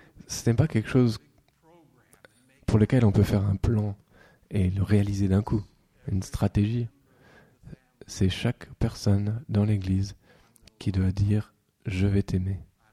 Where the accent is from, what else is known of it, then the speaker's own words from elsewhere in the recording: United States; Vous savez, je suis un Américain.